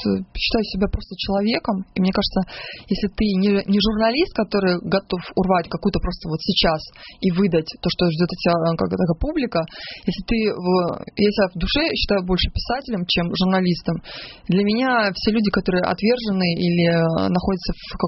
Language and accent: Russian; Donetsk, Rostov Oblast, Russia; born there; я родилась в Ростовской области, город Донецк, Ростовской области. Не тот Донецк, который сейчас ДНР, а маленький городок Шахтерский.